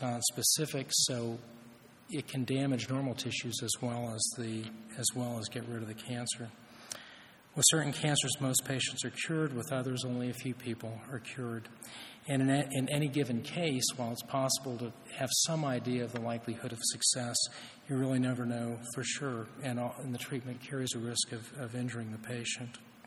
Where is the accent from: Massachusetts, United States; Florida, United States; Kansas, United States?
Florida, United States; Gainesville; as Dan mentioned, I grew up here in Gainesville. I actually grew up in the Presbyterian Church with Preacher Gordon